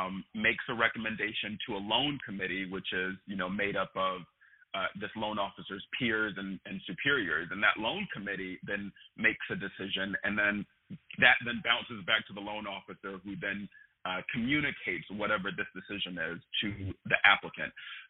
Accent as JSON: {"language": "English", "town": "Leland", "region": "North Carolina", "country": "United States", "tie": "born or raised there", "said": "Leland, North Carolina, my hometown"}